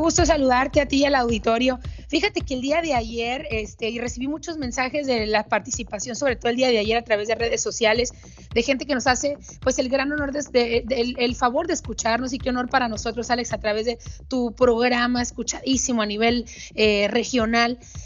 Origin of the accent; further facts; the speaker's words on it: Mexico; Seguimos siendo los mismos mexicanos de 1915